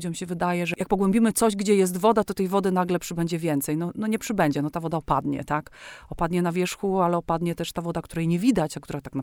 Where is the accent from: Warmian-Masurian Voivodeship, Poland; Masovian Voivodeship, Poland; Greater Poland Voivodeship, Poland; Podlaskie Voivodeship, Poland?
Warmian-Masurian Voivodeship, Poland; Ostróda; jesteśmy z Ostródy. Ostródy to jest małe środowisko